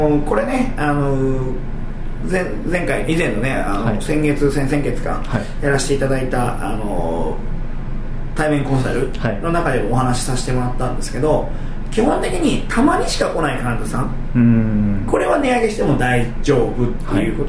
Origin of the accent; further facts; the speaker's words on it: Kochi, Japan; 僕は四国の高知県出身なんで、地元でね、うん、うなぎを食べてたんですよ。